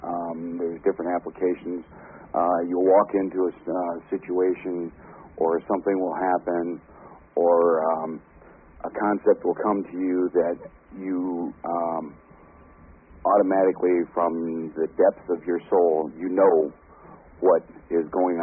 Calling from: Michigan, United States; I'm from Michigan.

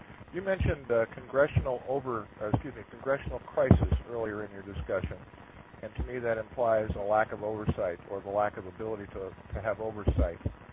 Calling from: Chicago, Illinois, United States; I'm from Chicago, the Chicago area.

